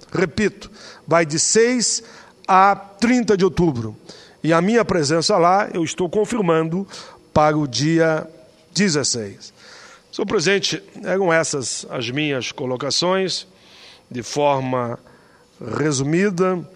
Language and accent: Portuguese; Caxias do Sul, Rio Grande do Sul, Brazil; moved away as an adult; me referindo a uma cidade lá da Serra Gaúcha, região onde eu cresci. Eu nasci em Caxias, saí de Caxias com 33 anos de idade e conheço muito bem toda aquela região.